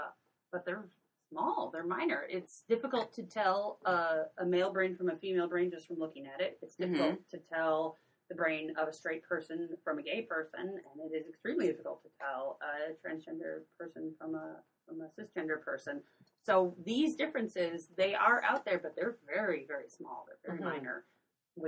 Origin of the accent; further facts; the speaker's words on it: United States; We're American.